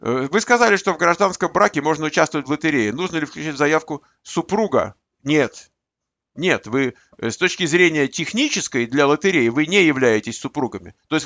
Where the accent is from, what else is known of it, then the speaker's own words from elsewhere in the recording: Moscow, Russia; born there; Я гражданин Армении. Говорит, вот армянин. Я говорю, что я армянин? Вот, пожалуйста, армянин. Но родился в Москве.